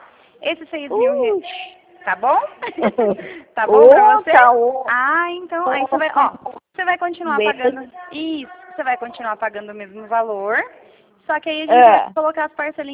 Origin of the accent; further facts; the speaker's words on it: Rio Claro, São Paulo, Brazil; Eu sou aqui de Rio Claro. Aqui pertinho.